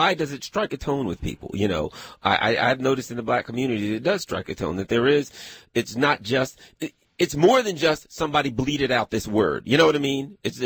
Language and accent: English; Maryland, United States; also born or lived in Pasadena / Glen Burnie; Yeah, Maryland, Anne Arundel County and Pasadena and Glen Burnie area.